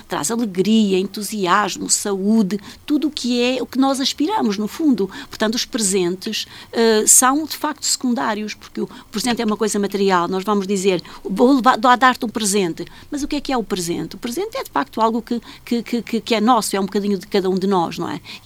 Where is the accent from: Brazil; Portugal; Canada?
Portugal; Carrazeda de Ansiães, Norte; Lá em cima, Pinhal do Norte, Carraseda de Anciães, também Vieiro, porque eu estava assim dividida entre duas aldeias, a aldeia do meu pai e a aldeia da minha mãe